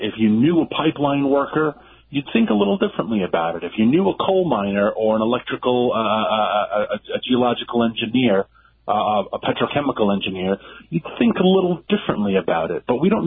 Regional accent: Washington, District of Columbia, United States; because I'm from Washington, D.C. And so I don't see the pain I'm inflicting.

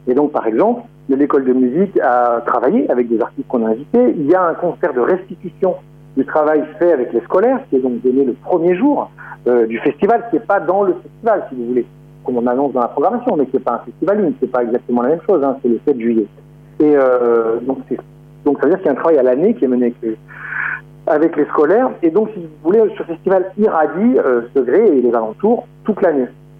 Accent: the Alps, France; now in Toulon, France; Et moi, j'ai grandi dans une région dans les Alpes. Et maintenant, j'habite dans le sud de la France. Je me sens chez moi, j'habite à Toulon.

